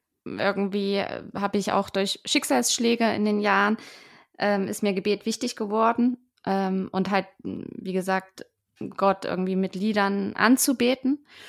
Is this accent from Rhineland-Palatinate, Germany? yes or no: no; Thuringia, Germany; Ich bin in einer Familie groß geworden in Thüringen mit drei Geschwistern und Mama und Papa sozusagen